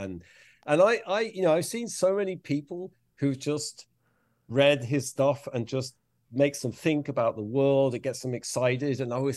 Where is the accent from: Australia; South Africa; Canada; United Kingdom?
United Kingdom; England; I'm English.